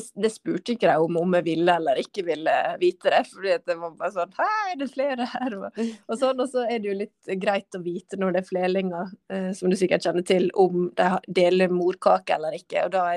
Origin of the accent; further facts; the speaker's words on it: Ålesund, Møre og Romsdal, Norway; så bestemte vi oss faktisk for å flytte hjem til der jeg kommer fra, Ålesund. Fordi her har jeg foreldrene mine.